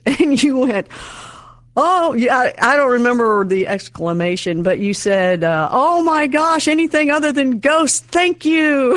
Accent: Louisville, Kentucky, United States; living in Louisville, my hometown, where I'm at now.

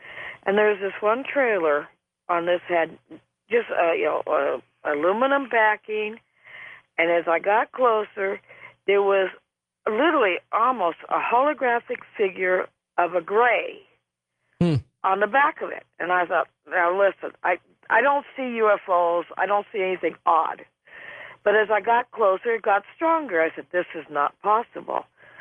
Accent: Glendale, California, United States; I was born and raised in Glendale, California.

